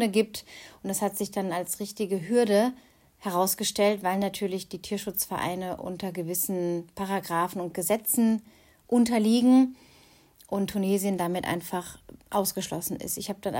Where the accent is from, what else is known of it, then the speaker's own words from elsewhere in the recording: Germany; now in Tunisia; Also ich möchte mein Heimatland nicht verteufeln